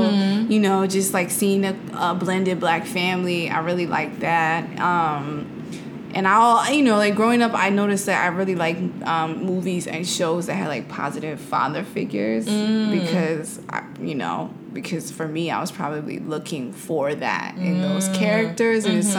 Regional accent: New York City, New York, United States; I didn't have like a backyard because I grew up in New York City.

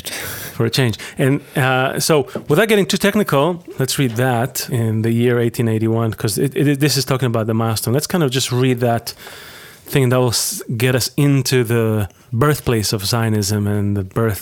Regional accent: Israel; I remember growing up in Israel

